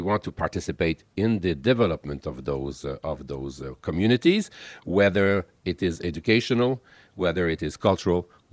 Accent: Canada; We now know as Canadian that we are in practically every community across the country.

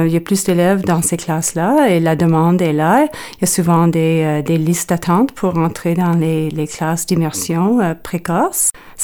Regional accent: Ontario, Canada; first language fr; en grandissant en Ontario, ma langue maternelle était le français

